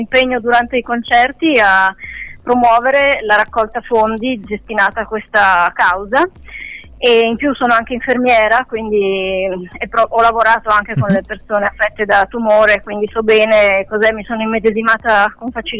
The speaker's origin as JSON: {"language": "Italian", "town": "Biella", "region": "Piedmont", "country": "Italy", "said": "È stato girato nel biellese, visto che io sono di Biella, per le parti di montagna."}